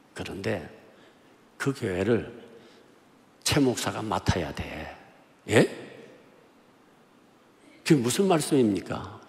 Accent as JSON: {"language": "Korean", "region": "Gyeongsang", "country": "South Korea", "said": "세 번째, 지역이 틀려요. 저는 경상도입니다."}